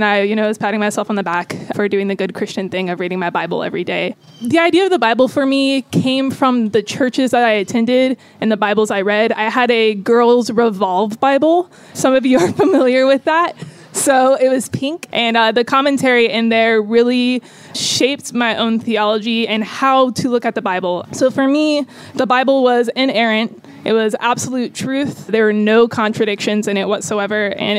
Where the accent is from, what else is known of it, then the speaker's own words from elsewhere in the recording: Tallahassee, Florida, United States; I am from Tallahassee, Florida, moving pretty soon to Phoenix, Arizona.